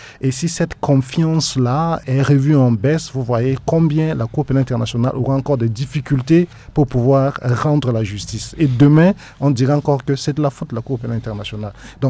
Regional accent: Central African Republic; Je ne pense pas et je ne serai pas prêt à l'accepter en tant que centrafricain.

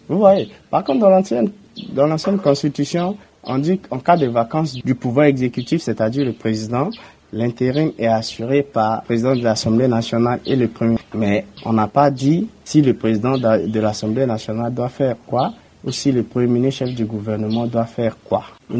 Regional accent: Central African Republic; Je suis centrafricain.

